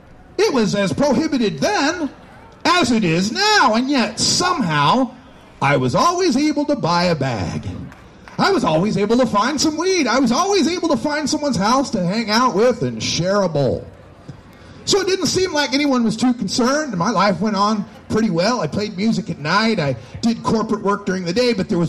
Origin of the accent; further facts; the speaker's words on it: Nampa, Idaho, United States; born there; I was born in Nampa, Idaho, some 49 years ago, and change.